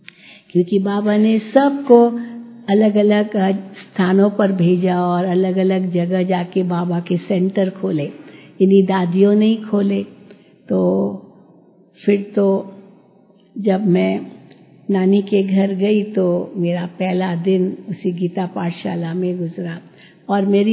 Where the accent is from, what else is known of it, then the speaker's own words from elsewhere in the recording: Mumbai, Maharashtra, India; born there; सब घर बार छोड़ करके आए थे कराची से। मेरा जन्म तो मुंबई में हुआ